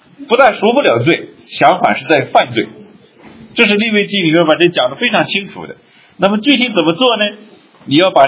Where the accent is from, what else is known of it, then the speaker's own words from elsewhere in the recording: China; 我们中国人很喜欢吃这个东西，对吧？有猪血、鸭血，是吧？